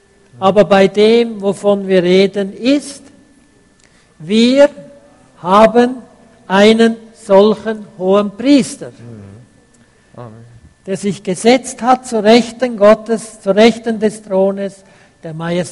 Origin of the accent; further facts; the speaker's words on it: Switzerland; du bist Deutscher, ich bin Schweizer